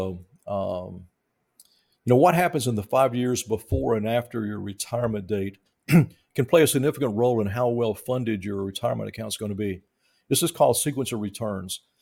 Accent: the South, United States; kids grow up drinking sodas and sweet tea. I'm from the South, so... you know, sweet tea and other stuff.

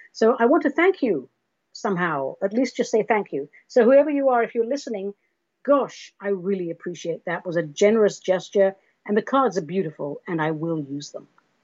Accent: United Kingdom; Even though I'm British, I'm allowing the ecstasy.

